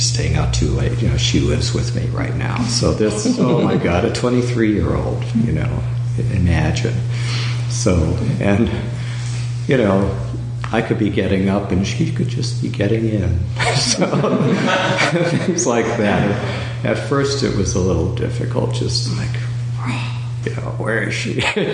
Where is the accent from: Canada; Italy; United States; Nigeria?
Italy; moved away; I grew up in an Italian household. We came from Italy, the four of us, many years ago.